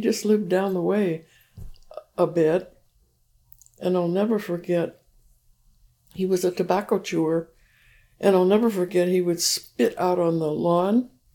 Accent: Chico, California, United States; born there; Well, I was born in Chico, California, May 2nd, 1931, in my mother's home with her parents, where she grew up

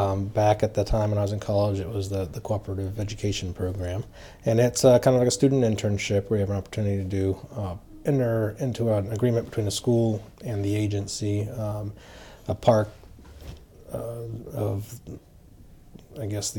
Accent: Virginia, United States; I am, yes. I was born and raised in Virginia.

